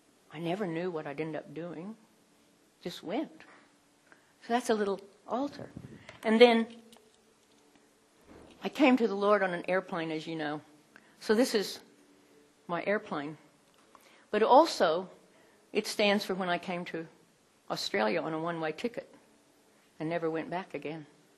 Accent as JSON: {"language": "English", "region": "Oklahoma", "country": "United States", "tie": "born or raised there", "said": "This is Oklahoma flag. I grew up in Oklahoma."}